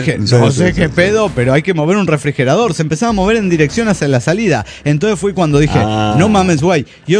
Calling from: Detroit, Michigan, United States; de Detroit, Michigan, United States.

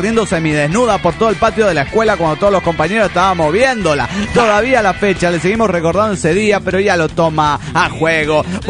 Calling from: Tuxtla Gutiérrez, Chiapas, Mexico; de Tuxtla Gutiérrez

